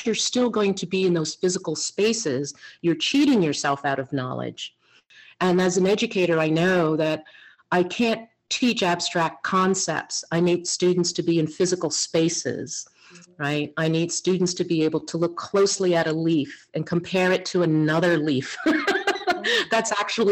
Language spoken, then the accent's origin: English; United States; To say that I am Lenape means that I am from Lenape Hokan or Hokeng, right? Which is the land of the original people.